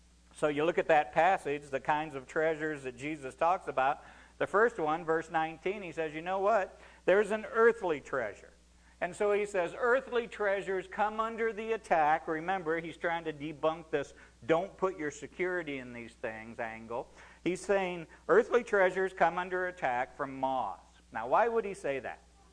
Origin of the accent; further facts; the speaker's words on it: Illinois, United States; I know growing up in Illinois and doing farm work like I did